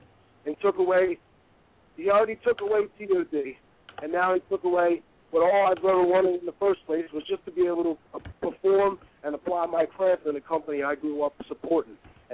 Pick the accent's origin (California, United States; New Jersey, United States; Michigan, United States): New Jersey, United States; Atlantic City; now in Philadelphia, United States; I'm born and bred in Atlantic City. I live locally now in Northeast Philadelphia